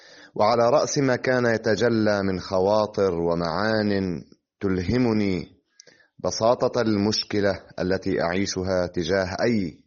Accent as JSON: {"language": "Arabic", "town": "Aita al-Shaab", "region": "Nabatieh Governorate", "country": "Lebanon", "tie": "born or raised there", "said": "ولازلت حتى الآن أقرأ في كثير من المجالس في بلدتي عيت الشعب. أنهيت الدراسة الأكاديمية الابتدائية والمتوسطة والثانوية في البلدة، وانتقلت مكملا دراستي في بيروت باختصاص معلوماتية برمجة"}